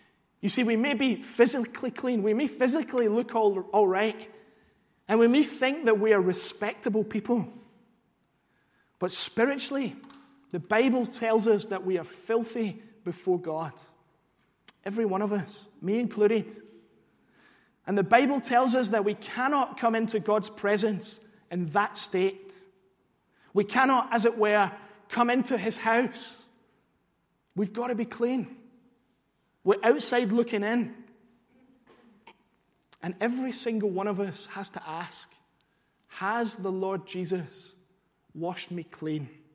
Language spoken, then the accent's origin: English; Glasgow, Scotland, United Kingdom; Growing up in Glasgow, I played football a lot.